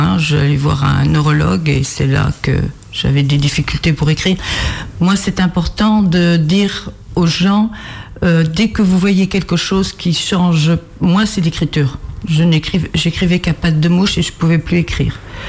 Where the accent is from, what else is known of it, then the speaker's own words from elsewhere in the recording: Saint-Martin-de-Fraigneau, Pays de la Loire, France; De Saint-Martin-de-Frégnaud, un lieu-dit qui s'appelle Puisec.